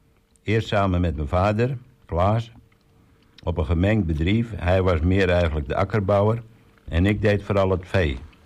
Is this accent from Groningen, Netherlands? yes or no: yes; Noordwijk, Groningen, Netherlands; ik ben 60 jaar. Ik ben … En ik kom van Hoeve-Noordwijk aan de Scorreweg. En daar ben ik opgegroeid met mijn vier zussen.